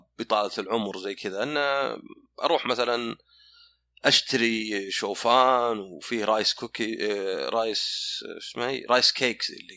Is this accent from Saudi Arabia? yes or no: yes; Saudi Arabia; وعلى فكرة هذا شيء كذا غريب عندنا في السعودية